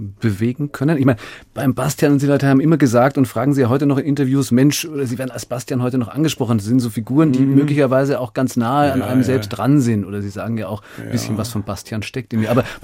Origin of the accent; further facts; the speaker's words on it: Wiesbaden, Hesse, Germany; also born or lived in Mainz / Berlin; now in Munich, Germany; Also groß geworden, wir haben schon in Wiesbaden, geboren in Mainz, dann in Berlin gelebt